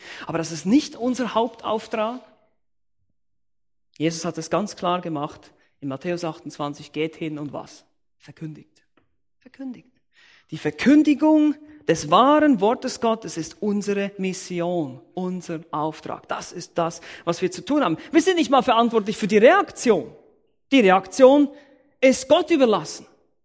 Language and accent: German; Switzerland; Ich bin Schweizer, ich weiß, von was ich rede.